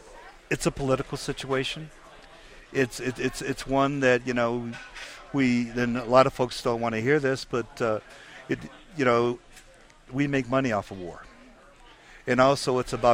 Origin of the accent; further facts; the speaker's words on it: Wisconsin, United States; I'm from Wisconsin, happy to be here in Santa Fe